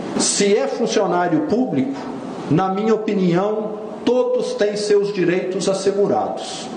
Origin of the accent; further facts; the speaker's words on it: Minas Gerais, Brazil; Todos eles são funcionários públicos, da mesma maneira que todos nós somos mineiros.